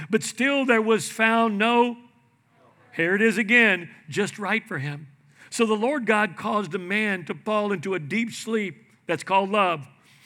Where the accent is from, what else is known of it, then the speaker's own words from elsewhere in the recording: Houston, Texas, United States; I married a Cajun girl. Her maiden name is Baudouin, and I'm Mexican from the Barrio of Houston